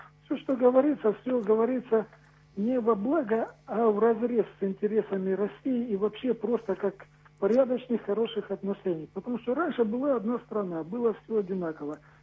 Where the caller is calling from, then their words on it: Ukraine; Я сам говорю с Украины, жил там и помню 90-е годы, конец 80-х, начало 90-х